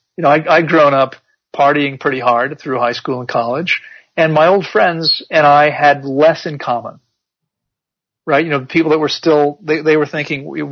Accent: District of Columbia, United States; I grew up outside of Washington, D.C.

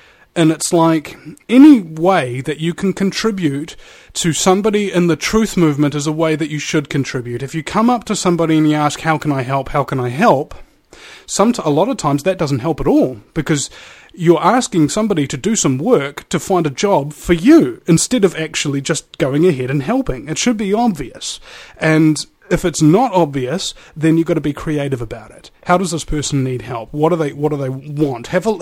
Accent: New Zealand; I'm from New Zealand. I didn't get the reference

